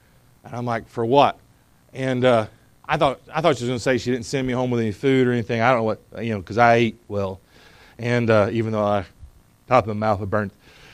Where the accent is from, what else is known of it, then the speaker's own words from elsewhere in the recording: North Carolina, United States; Now, I'm from Eastern North Carolina. I got red hair and freckles. I'm not Italian